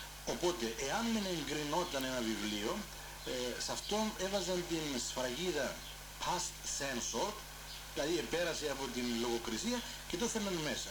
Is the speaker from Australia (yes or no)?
no; Yialousa, Famagusta District, Cyprus; Τους ύμνους τους θυμόμουν από την εκκλησία του χωριού μου όταν ήμουν παιδί, από τη Γιαλούσα